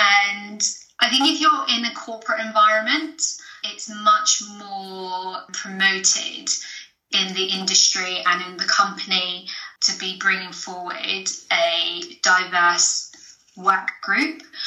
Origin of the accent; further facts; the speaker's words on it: United Kingdom; But yeah, I am actually born in the UK, lived here all of my life.